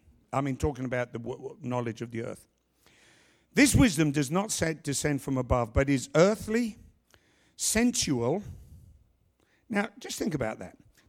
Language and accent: English; London, United Kingdom; moved away; You know, I'm a Londoner, and I just went back when my mother died in July, and I was so proud of being a Londoner for the first time because I left that country in 1974.